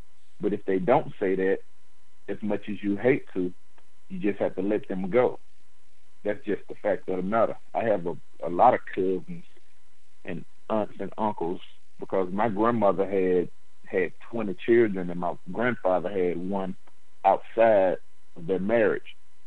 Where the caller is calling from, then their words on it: Chattanooga, Tennessee, United States; I'm calling from Chattanooga.